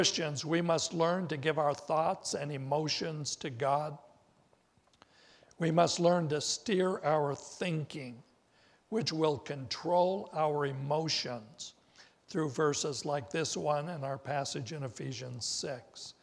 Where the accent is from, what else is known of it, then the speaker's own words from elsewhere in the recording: Wendell, Idaho, United States; born there; I was born in Wendell, Idaho.